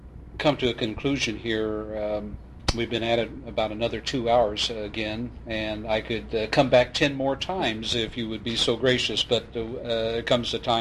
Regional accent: Kansas, United States; As a kid growing up in Kansas, I never in my wildest dream would have ever thought something like this would have.

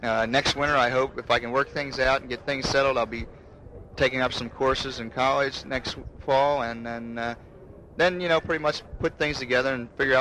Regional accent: Harrisburg, Pennsylvania, United States; I grew up in New York, Harrisburg area, Pennsylvania, and Goldsboro.

